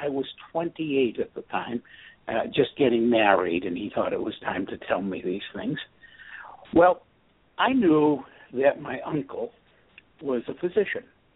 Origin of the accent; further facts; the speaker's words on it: New England, United States; also born or lived in Maine; I grew up in New England, and that's something everybody needs to know